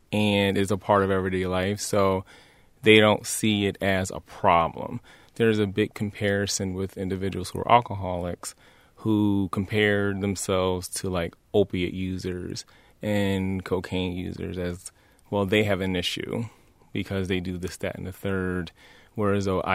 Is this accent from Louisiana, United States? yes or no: no; Chicago, Illinois, United States; now in Wisconsin, United States; I'm from the Chicago area, so seeing how alcohol is so commonly, is part of the social norms here